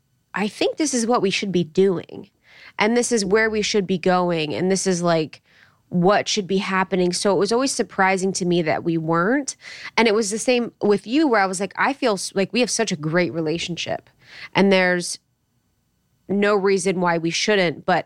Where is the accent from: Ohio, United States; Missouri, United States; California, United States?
Ohio, United States; because I'm from Ohio. And so everyone that got married young, I'm like, oh, you're retiring early.